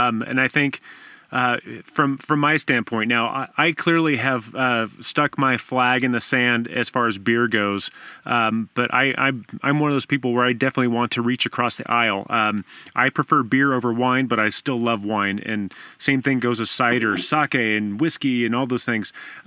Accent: California, United States; I grew up in Southern California, so that musty smell, I don't want to drink it

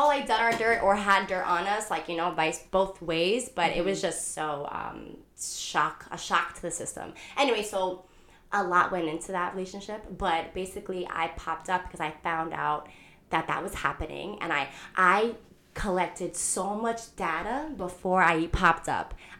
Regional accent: New York, United States; But I mean, like, I definitely grew thicker skin, as a New Yorker does.

